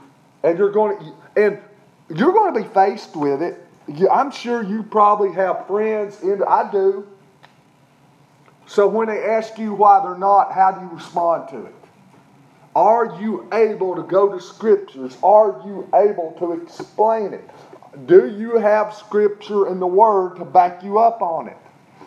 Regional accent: Tennessee, United States; When I grew up in East Tennessee, I was still in my 20s, and there was a sect of Buddhists, the Buddhist colony, who wanted to buy a big plot of land on the side of English Mountain, which overlooked Newport.

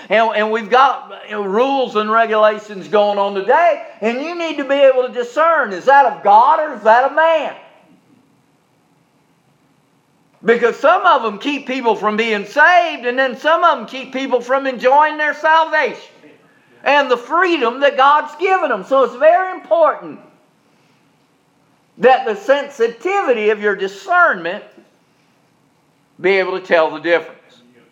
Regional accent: Charleston, United States; I remember that being a big deal as I was growing up in Charleston.

